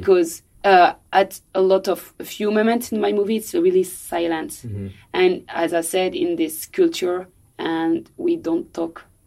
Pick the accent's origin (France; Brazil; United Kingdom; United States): France; As I told you, I'm French and Senegalese, and I was born in France and raised in France, but from Senegalese parents.